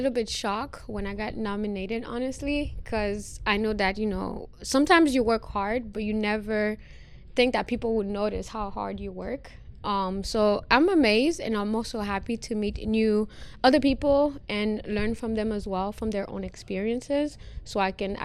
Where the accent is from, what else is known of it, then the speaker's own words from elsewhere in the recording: Guadeloupe; also born or lived in Caribbean; I am from Guadeloupe with Haitian parents. My mother, I grew up in the Caribbean, where I grew up with my mom buying, importing, exporting merchandise.